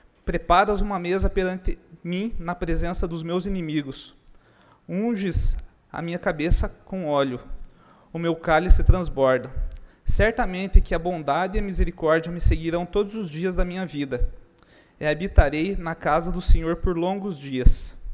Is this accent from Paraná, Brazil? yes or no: yes; Curitiba, Paraná, Brazil; mesmo sendo curitibano, junto com a minha esposa, eu tive escolhas, e aqui escolhi.